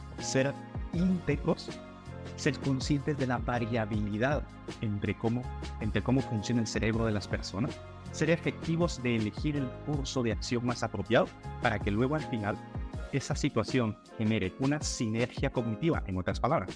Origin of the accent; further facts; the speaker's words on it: Guatemala; born there; yo soy neurocirujano, ¿y por qué soy neurocirujano? Bueno, yo nací en Guatemala, y cuando era muy pequeño